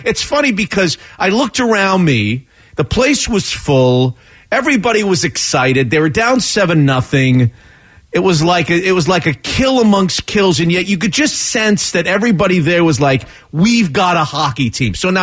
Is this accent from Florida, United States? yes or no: yes; Florida, United States; I grew up in Florida before in the 70s when we didn't even know what hockey was. We didn't know what ice was in Florida.